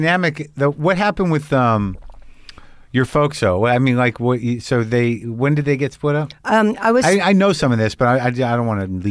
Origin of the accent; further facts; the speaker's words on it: New Mexico, United States; But like I grew up in New Mexico. So I remember what it was like being a teenager towards the tail end of the 70s.